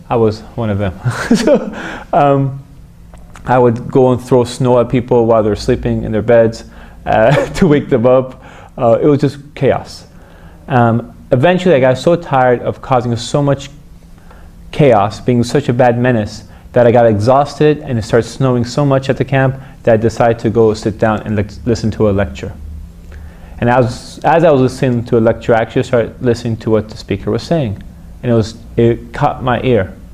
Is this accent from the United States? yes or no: no; Iran; English is a second language; Many people think just because … I'm from Iran, you must be Shiite and you must be Muslim and you must be this. And that wasn't the reality whatsoever. I grew up in a very, very, very extremely secular family.